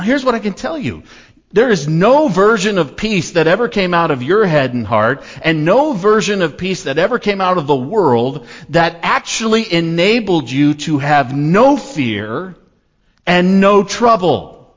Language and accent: English; Kansas, United States; I came from Kansas. They always say, shalom, y'all.